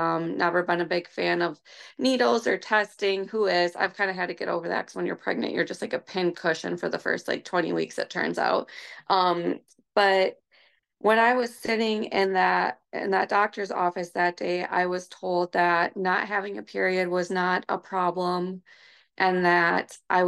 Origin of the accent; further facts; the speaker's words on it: Wisconsin, United States; So I am from north central Wisconsin. So it is a balmy like 6 degrees here today.